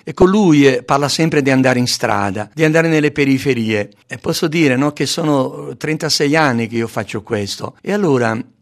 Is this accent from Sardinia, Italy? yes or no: no; Piedmont, Italy; now in Brazil; io sono del Piemonte come lei, vicino ad Asti